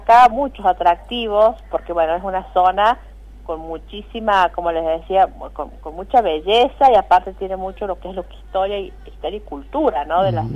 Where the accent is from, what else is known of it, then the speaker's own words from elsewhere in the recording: San Luis, Argentina; por ayudarte a difundir mi pueblo